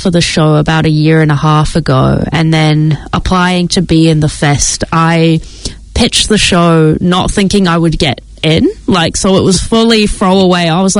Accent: Auckland, New Zealand; also born or lived in United Kingdom; I grew up in Auckland, originally from the UK, but pretty young when I moved. So, yeah. Auckland most of my life, for sure.

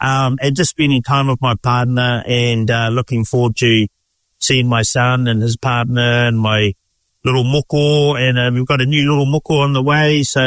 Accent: New Zealand; I hail from a little place called Tōwai up north, but I was born and raised here in Te Aroa, the sunny part of North Island, as we always say.

